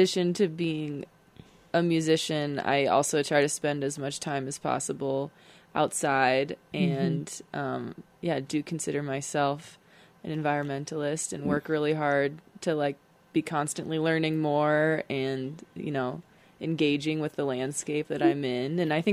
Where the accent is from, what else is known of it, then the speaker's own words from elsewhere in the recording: Minnesota, United States; I'm from Minnesota, so yeah, fruit falling from the trees is just